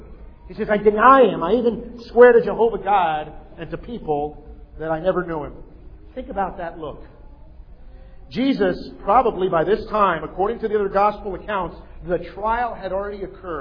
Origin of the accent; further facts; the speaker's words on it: New York, United States; And I'm a New Yorker, so I can pick up on that accent.